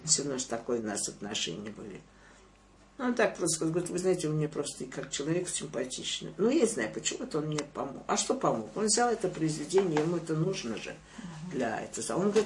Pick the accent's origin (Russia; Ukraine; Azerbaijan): Azerbaijan; Мне кажется, где бы я ни жил, я азербайджанец.